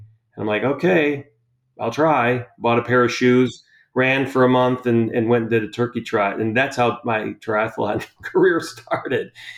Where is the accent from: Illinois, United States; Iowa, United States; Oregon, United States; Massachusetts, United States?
Illinois, United States; Chicago; now in Texas, United States; Yeah, you love to call me a Texan, Matt, but I am originally from Chicago. Grew up there for quite a while